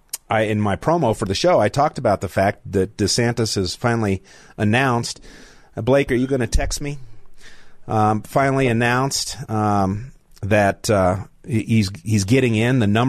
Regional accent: Denver, Colorado, United States; As a kid growing up in Denver by Washington Park

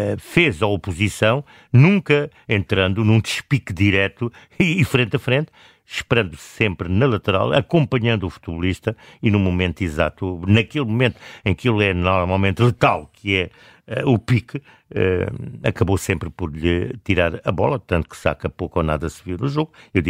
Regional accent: Portugal; aquilo que mais gostaríamos, enquanto portugueses

